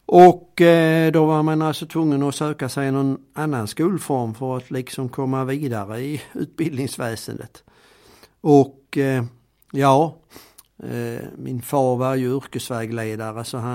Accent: Östra Grevie, Skåne, Sweden; accent: Scanian; Jag är faktiskt uppvuxen på landsvägen så att säga. Två små samhällen, Östra Grevie och Arje, på landsvägen mellan Malmö och Ystad. Där är det som då var Månstorps kommun, som idag tillhör Vellinge.

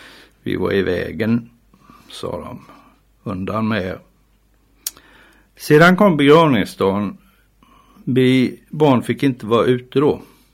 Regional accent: Tenhult, Jönköping County, Sweden; Jag är uppvuxen i Tenhult på andra sidan av Jönköping.

